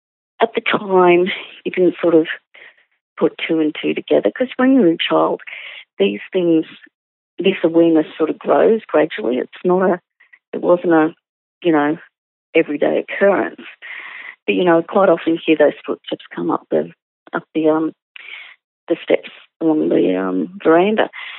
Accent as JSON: {"language": "English", "town": "Sydney", "region": "New South Wales", "country": "Australia", "tie": "born or raised there", "said": "my parents built the house that I grew up in 1962. I grew up in the Sydney suburb of Ryde."}